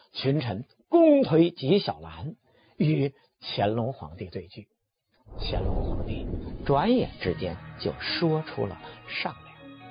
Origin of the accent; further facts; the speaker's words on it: China; 我们中国人有句俗话呀，人活七十古来稀，七十岁便是古稀之年。